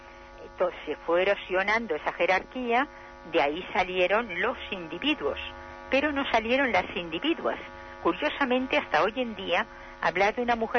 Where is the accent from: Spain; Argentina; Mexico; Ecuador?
Spain; Valencia, Valencian Community; La cocina en mi tierra, en Valencia, la cocina de los domingos y de las fiestas